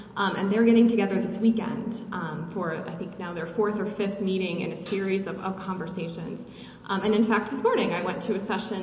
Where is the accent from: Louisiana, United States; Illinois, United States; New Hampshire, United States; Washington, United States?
Illinois, United States; And in fact, Illinois, here in my home state, has a bill